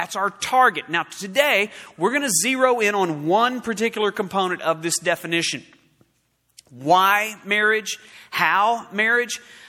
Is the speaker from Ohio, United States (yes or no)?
no; Oklahoma, United States; moved away; I grew up in Oklahoma.